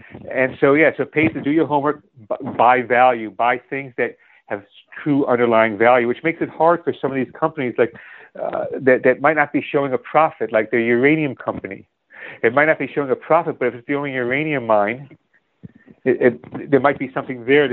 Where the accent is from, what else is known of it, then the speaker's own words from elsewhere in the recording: Chicago, Illinois, United States; now in New York, United States; I live in New York. I grew up in Chicago, I learned how to drive as soon as I could, and drove sometimes for jobs.